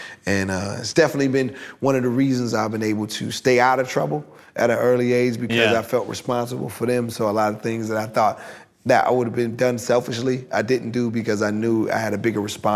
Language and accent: English; Rialto, California, United States; also born or lived in Bellflower / Compton; I was born in Bellflower, lived in Compton till I was about seven, then moved to Rialto, where that's my hometown, where I grew up.